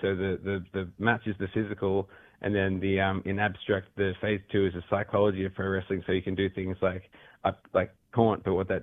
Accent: Australia; I'm from Australia, yes. The kangaroos are out delivering the post as we speak.

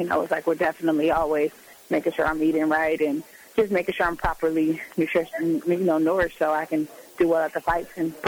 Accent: San Francisco, California, United States; basically I'm from the Bayview, as I said, and it was my way of giving back to the girls in my community.

